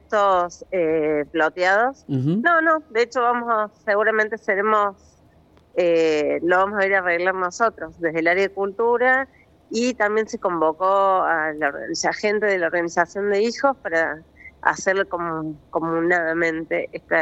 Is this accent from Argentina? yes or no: yes; Río Ceballos, Córdoba, Argentina; yo aparte soy de Río Ceballos y también soy hija de desaparecido